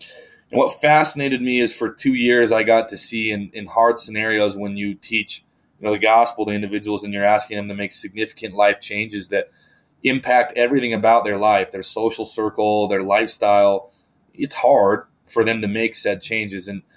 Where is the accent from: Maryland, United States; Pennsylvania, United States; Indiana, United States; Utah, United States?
Utah, United States; Ogden; even though I was from Utah. Wasn't from Provo All-Star area. I was up north more in Ogden is what my town's called.